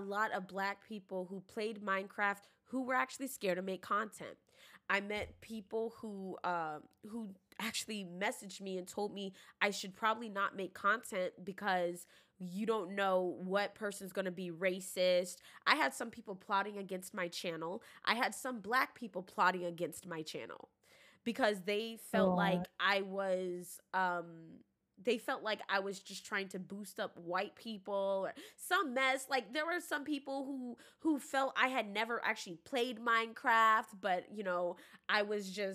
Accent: San Diego, California, United States; moved away; I mean, growing up, I'm from San Diego and I moved to Florida. That was already a culture shock, seeing how these Black people are versus the Black people I knew in California.

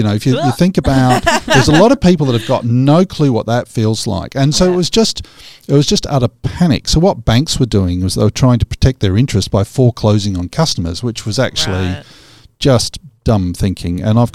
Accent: Donnybrook, Western Australia, Australia; I grew up in Donnybrook, which is just an awesome, awesome part of the world.

